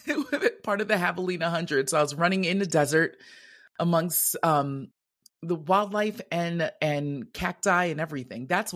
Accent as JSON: {"language": "English", "town": "Bronx", "region": "New York", "country": "United States", "said": "I'm from the Bronx. I don't know what 10K means. Everything's a street, an avenue, a block."}